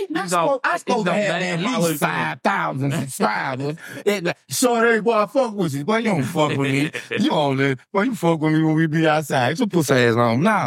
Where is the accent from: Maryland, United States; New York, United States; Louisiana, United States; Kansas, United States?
Louisiana, United States; Shreveport; now in Atlanta, United States; I'm from Atlanta, them people in Atlanta tell you, he Shreveport to the bone, listen, you heard me?